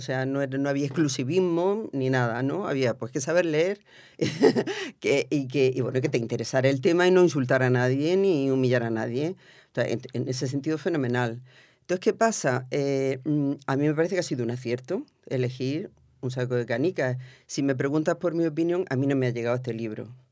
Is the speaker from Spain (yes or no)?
yes; Almería, Andalusia, Spain; yo soy muy bruta porque soy de Almería y hablo así.